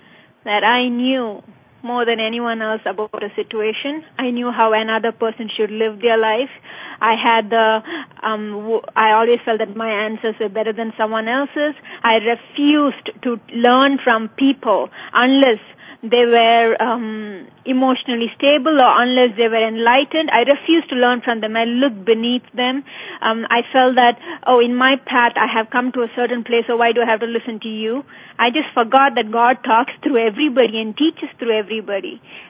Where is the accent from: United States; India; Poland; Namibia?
India; southern India; born there; I was born in India, southern India. We didn't have a lot of money.